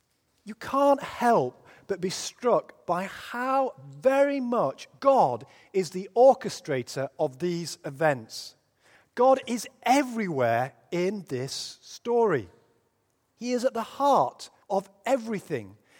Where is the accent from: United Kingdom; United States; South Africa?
United Kingdom; England; It was a coming-of-age moment for me when I realized being an English sporting fan in any sport was a heavy burden to bear.